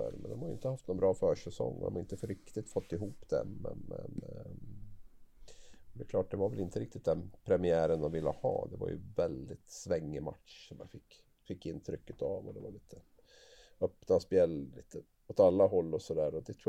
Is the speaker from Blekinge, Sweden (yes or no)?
no; Gävle, Gävleborg County, Sweden; Jag är från Gävle